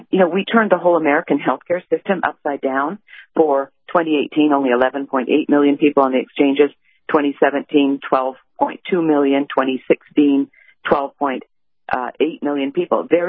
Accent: Canada; I'm Canadian. I grew up under single payer.

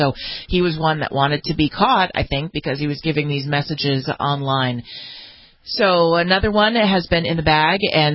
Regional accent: Los Angeles, California, United States; Well, a terror attack was broken up apparently by forces here in my hometown of Los Angeles.

